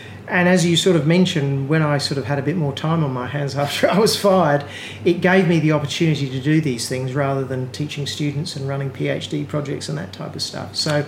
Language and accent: English; Innisfail, Queensland, Australia; also born or lived in England; I'm a North Queensland. I'm actually a POM originally, but I grew up in Innisfail, north of where we are now.